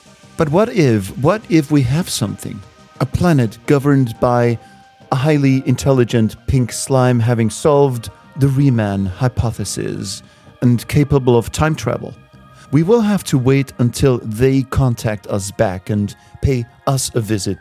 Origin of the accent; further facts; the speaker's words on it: Vienna, Austria; This time, I'm meeting up with Alice on an Airbnb in my hometown, Vienna, where she's been hiding out